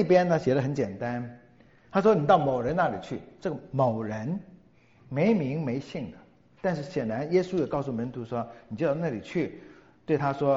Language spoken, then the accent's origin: Chinese; China; 我们中国人喜欢吃圆桌，对不对？